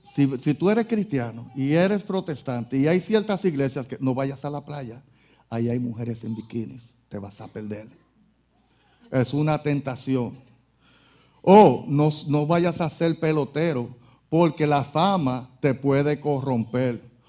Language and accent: Spanish; Puerto Rico; Mis hermanos, mi país, Puerto Rico, soy puertorriqueño, puedo hablar de Puerto Rico.